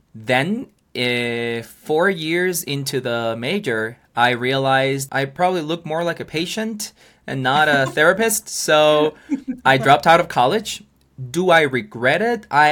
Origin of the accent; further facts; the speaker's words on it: Guatemala; English is a second language; I'm from Guatemala. I was born and raised here in Guatemala. I'm 28 years old, and I'm an English teacher.